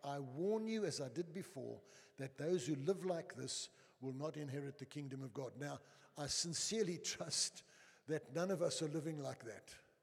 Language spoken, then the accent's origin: English; Eastern Cape, South Africa; I was an average cricketer. I come from the Eastern Province.